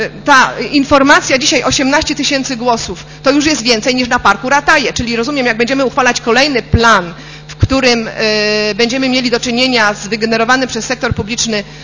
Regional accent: Poznań, Greater Poland Voivodeship, Poland; Przychodzą my poznaniacy, niektórzy to już zaczynają się tych my poznaniaków bać.

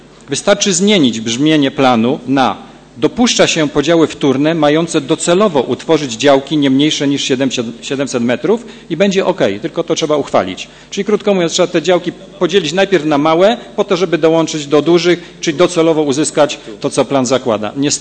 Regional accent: Poznań, Greater Poland Voivodeship, Poland; Urodziłem się w Poznaniu, cały czas tu żyję i jestem z miastem związany emocjonalnie.

